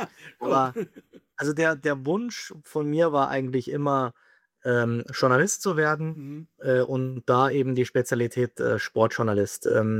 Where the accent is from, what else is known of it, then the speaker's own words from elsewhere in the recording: Rosenheim, Bavaria, Germany; für den Bereich zwischen Rosenheim, wo ich herkomme, bis runter Berchtesgaden, Freilassing, fast Salzburg